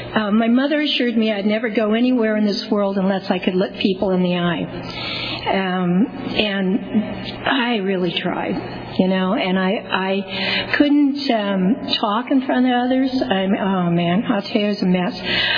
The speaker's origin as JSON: {"language": "English", "town": "Clovis", "region": "California", "country": "United States", "tie": "born or raised there", "also_born_or_lived": "Fresno", "said": "I was born in Fresno and raised in Clovis, so I small ranching community, kind of the way Visalia was and Lindsay and all the Reedleys and the smaller towns around."}